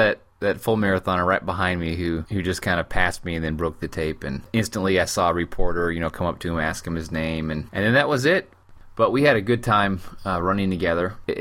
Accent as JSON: {"language": "English", "town": "Modesto", "region": "California", "country": "United States", "tie": "born or raised there", "said": "I grew up in Modesto, believe it or not."}